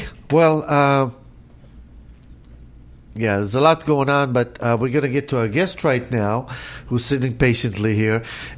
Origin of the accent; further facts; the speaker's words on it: Israel; now in United States; I came from Israel, so that culture until recently, they, you know, only in the past couple decades, maybe they've become aware of cigarette smoking like we have here.